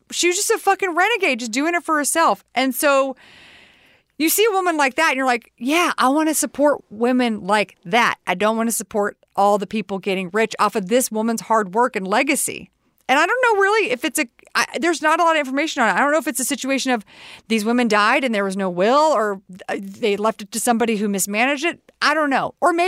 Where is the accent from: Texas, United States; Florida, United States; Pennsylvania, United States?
Texas, United States; We're both from Texas.